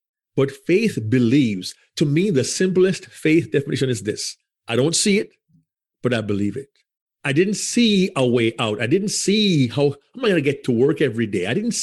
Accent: Jamaica; as you can tell, I'm Jamaican, but I grew up in a family of faith.

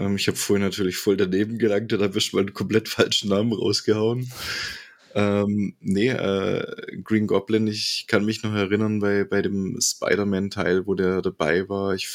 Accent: Bremen, Germany; Ja, ich bin aus Bremen.

